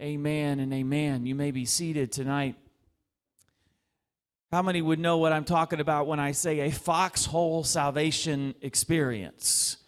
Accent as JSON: {"language": "English", "town": "Dallas", "region": "Texas", "country": "United States", "said": "We are visitors too, so we're from Dallas, Texas."}